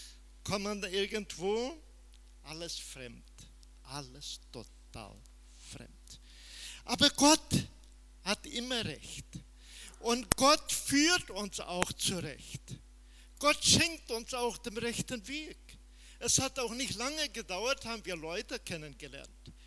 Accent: Brazil; So wie das Land anders ist, so sind die Menschen anders, so sind wir auch anders als Brasilianer wie die Deutschen.

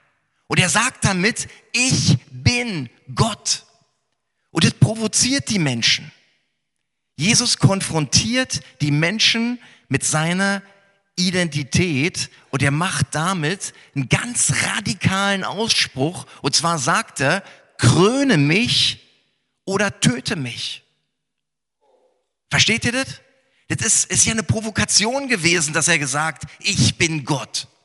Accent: Berlin, Germany; in der Gemeinde in Ost-Berlin, wo ich groß geworden bin kurz nach meiner Einsegnung

